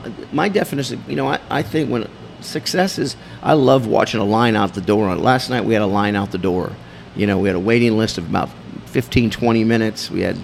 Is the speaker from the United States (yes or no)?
yes; Daytona Beach, Florida, United States; also born or lived in Bel Air, Ohio, United States; I grew up in Daytona Beach, Florida. Well, I was born in Bel Air, Ohio, but then moved to Daytona Beach, Florida when I was young, and I grew up in Daytona Beach, Florida.